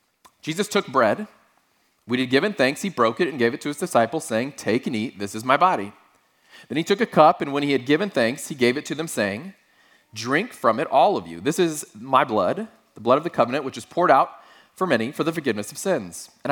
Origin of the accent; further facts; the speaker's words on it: Texas, United States; Growing up in Texas, we did. We had